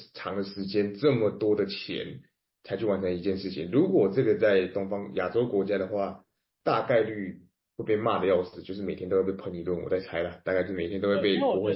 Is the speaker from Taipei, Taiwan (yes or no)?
yes; Taipei, Taiwan; 因为我也是台北人，所以我其实从小到大我都一直觉得不对啊